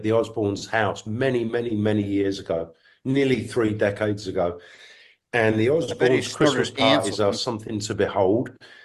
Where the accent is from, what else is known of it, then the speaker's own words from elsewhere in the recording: Brixton, London, United Kingdom; South London, Brixton, a lot of it, a lot of drugs.